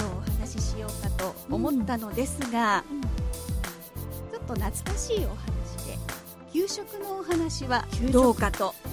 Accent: Saitama, Japan; 私は埼玉出身なんだけど

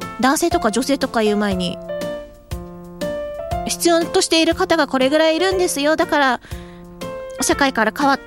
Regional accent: Nagoya, Aichi, Japan; 私名古屋出身ですけど

